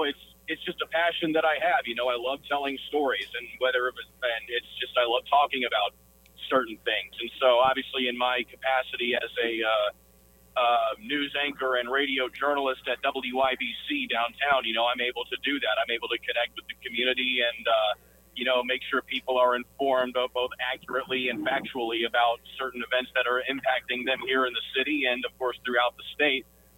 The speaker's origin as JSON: {"language": "English", "town": "Brownsburg", "region": "Indiana", "country": "United States", "said": "I'm from Brownsburg. I went to Brownsburg High School"}